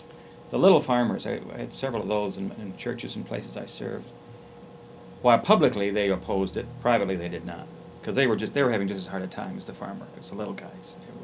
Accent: New England, United States; I was born and raised in New England, son of a minister, grandson of a minister

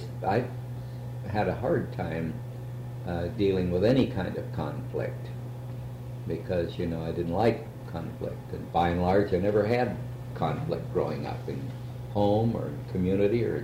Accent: San Jose, California, United States; No, born and raised in San Jose.

